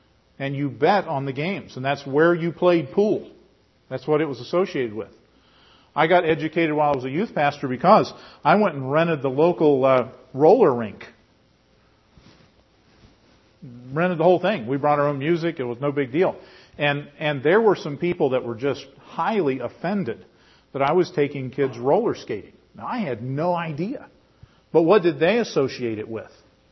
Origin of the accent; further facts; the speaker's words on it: West Virginia, United States; because I grew up in West Virginia, so you don't get all the information for 50 years or so.